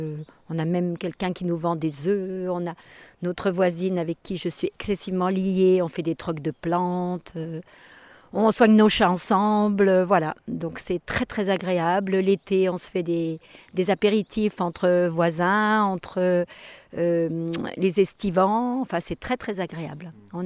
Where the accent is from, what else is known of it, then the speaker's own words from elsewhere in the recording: Lyon, Auvergne-Rhône-Alpes, France; Alors nous, on est lyonnais, et en fait, ça fait 17 ans qu'on a acheté une maison ici.